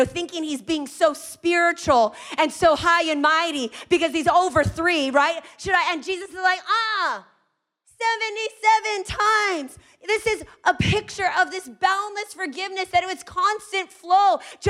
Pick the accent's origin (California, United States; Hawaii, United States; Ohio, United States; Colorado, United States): Hawaii, United States; Maui; When I was about 5 years old, growing up in Maui, my parents had moved from the mainland